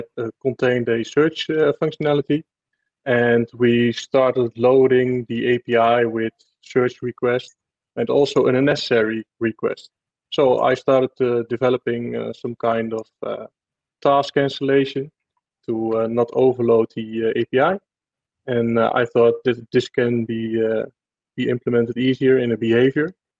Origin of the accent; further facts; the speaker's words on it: Netherlands; I'm from the Netherlands.